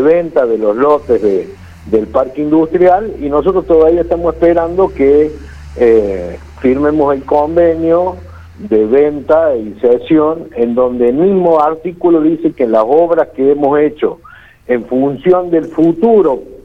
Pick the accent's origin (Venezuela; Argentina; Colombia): Argentina; yo lo pienso como argentino, quiero quedarme en Argentina, he vivido en el exterior en dos oportunidades, he tenido empresa en el exterior y sigo apostando por Argentina.